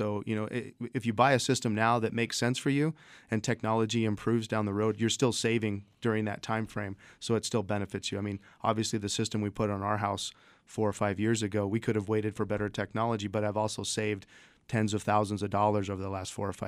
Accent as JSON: {"language": "English", "town": "Gila Bend", "region": "Arizona", "country": "United States", "tie": "born or raised there", "said": "My parents' house in Gila Bend, got to get a shout out to my hometown, Gila Bend."}